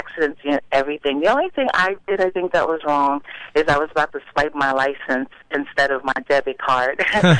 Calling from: Paterson, New Jersey, United States; I'm calling from Patterson, New Jersey.

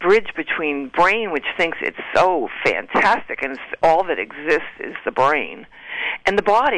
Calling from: Park Ridge, New Jersey, United States; from Park Ridge, New Jersey.

